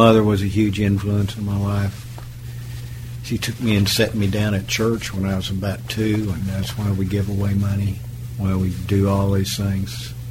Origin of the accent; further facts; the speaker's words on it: Tulsa, Oklahoma, United States; I am 77 years old. I was born in Tulsa, Oklahoma, and have lived here almost all my life.